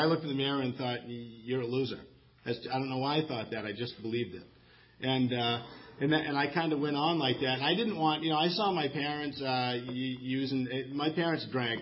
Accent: Maine, United States; I'm from Maine, so when I say rural setting, I mean a rural setting in Maine means no one else lives in that whole area.

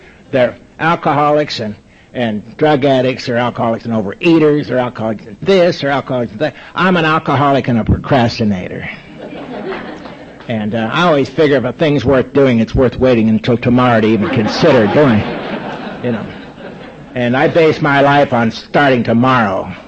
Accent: California, United States; And I am from California, and I'm from the Pacific Group in Los Angeles, West L.A.

